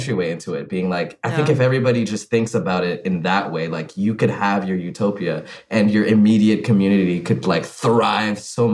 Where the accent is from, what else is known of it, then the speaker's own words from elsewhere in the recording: Ghana; growing up in Ghana, the only thing that was holding me and my friends back from feeling like we lived in a utopia